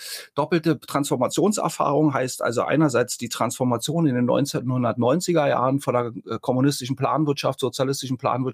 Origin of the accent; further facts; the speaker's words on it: East Germany, Germany; wir sind Ostdeutsche.